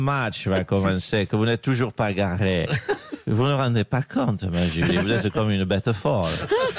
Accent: Bedous, Nouvelle-Aquitaine, France; Eh bien, chez moi, à Bedouce, dans le Béarn, c'est pareil.

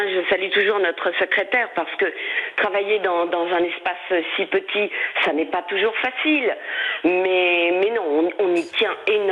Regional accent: Saint-Germain-de-Pasquier, Normandy, France; born there; Je suis née à Saint-Germain. Donc, mon village, ma vallée, c'est comme tous les habitants, on y est très, très, très attachés.

